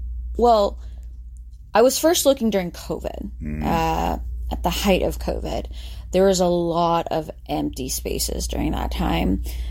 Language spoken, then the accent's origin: English; St. Louis, Missouri, United States; also born or lived in China; So I was born and raised here in St. Louis. I went to Ladue High School. And after graduating from college, I went to live abroad in China.